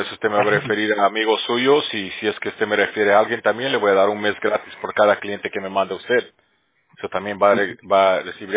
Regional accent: Bolivia; accent: Bolivian; now in United States; O ya se me perdió, creo, mi acento boliviano.

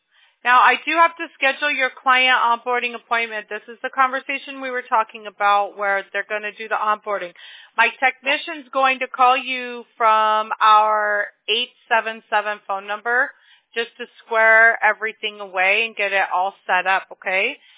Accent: Mobile, Alabama, United States; born there; now in Costa Mesa, United States; But like you, I wasn't born here. I was born

